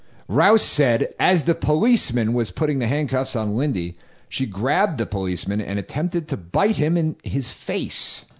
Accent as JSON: {"language": "English", "region": "Northeast", "country": "United States", "said": "I'm from the Northeast. We don't have a big fucking barbecue culture there, you know? It's not the South."}